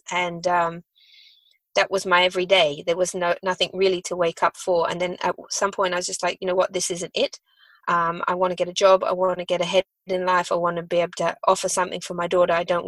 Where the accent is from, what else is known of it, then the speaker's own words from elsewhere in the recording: Australia; born there; So I actually have a accent, but I was born in Australia. I grew up sailing around the world on a boat that my parents built.